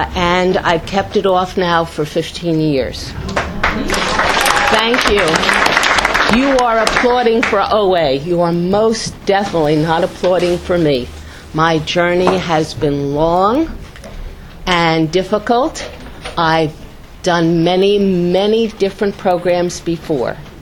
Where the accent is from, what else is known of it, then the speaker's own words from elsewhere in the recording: West Orange, New Jersey, United States; And I'm from West Jersey, West Orange to be specific.